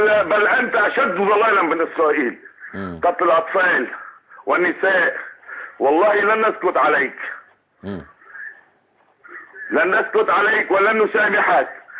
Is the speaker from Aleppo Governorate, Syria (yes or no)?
no; Hama, Hama Governorate, Syria; انا من حماة وافتخر باهل حماة